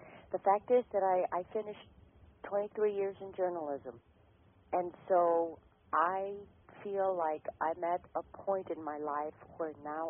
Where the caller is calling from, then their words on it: San Antonio, Texas, United States; and I'm calling from San Antonio